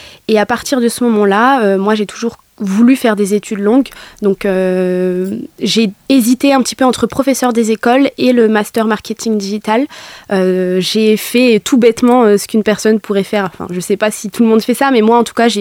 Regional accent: Nevers, Bourgogne-Franche-Comté, France; Alors moi, je suis née à Bourges, mais c'était juste un détour pour ma naissance, donc moi je suis de Nevers et j'ai grandi à la Grande Pâture. Voilà, donc c'est un quartier entre guillemets prioritaire de la ville, mais on s'y sent bien quand même.

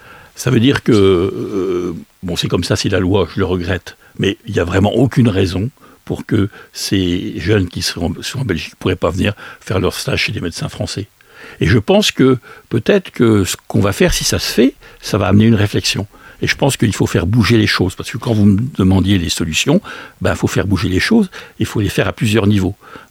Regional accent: Decize, Bourgogne-Franche-Comté, France; je vous dis tout à l'heure que j'étais de Decize

